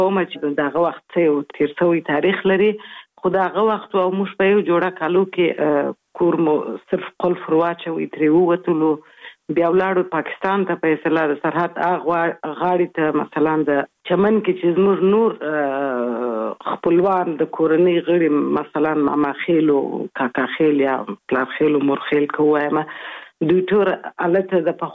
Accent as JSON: {"language": "Pashto", "region": "Kabul", "country": "Afghanistan", "tie": "born or raised there", "also_born_or_lived": "Kandahar", "said": "اصلا خو زه زېږېدلې په کندهار کې یم، خو دغه دقیق مې دی نیم کال وم څلور میاشت وم درې میاشت وم کابل ته تللی وم میشت سوی یو."}